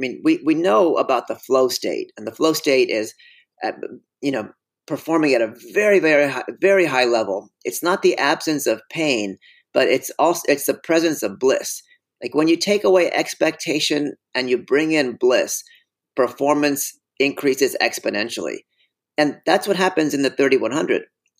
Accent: California, United States; So I grew up in California, you know, it has 35 million people in the state.

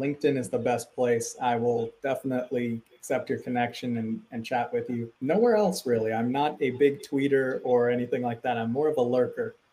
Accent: India; because obviously I'm Indian

